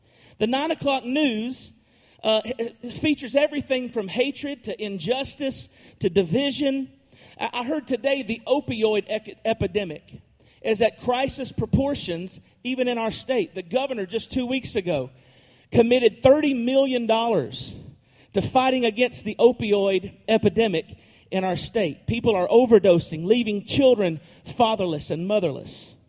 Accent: Georgia, United States; As he said, we are from Chattanooga, the North Georgia area specifically, just over the border.

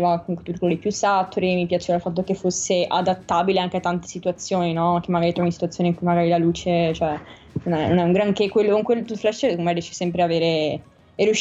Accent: Venice, Veneto, Italy; poi appunto da veneziano senza patente

